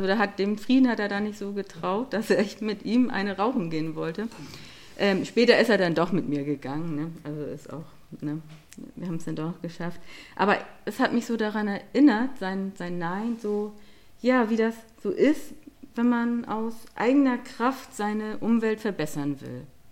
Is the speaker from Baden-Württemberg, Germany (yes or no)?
no; Lower Saxony, Germany; trifft man sich in der alten Heimat, also ich komme aus der Lüneburger Heide.